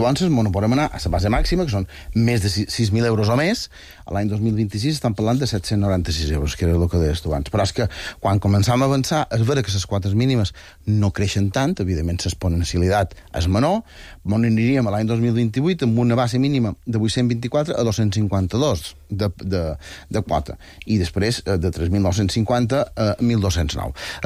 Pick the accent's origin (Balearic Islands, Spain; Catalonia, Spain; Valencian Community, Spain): Balearic Islands, Spain; I jo som, no sé si som molt mallorquí o som molt d'aquí.